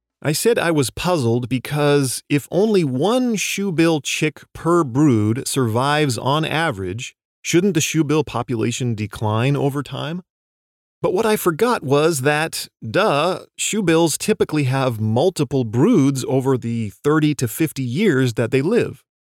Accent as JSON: {"language": "English", "region": "Oregon", "country": "United States", "tie": "born or raised there", "said": "It's 6.67 times larger than my home state of Oregon."}